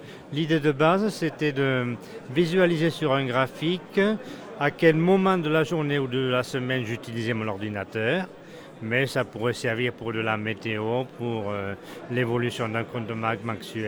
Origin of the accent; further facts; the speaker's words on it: Toulouse, Occitanie, France; Je suis toulousain d'origine, mais en ayant quitté l'industrie pour devenir prof, j'ai abouti à l'Académie de Versailles, dont je n'ai pas pu repartir en 10 ans.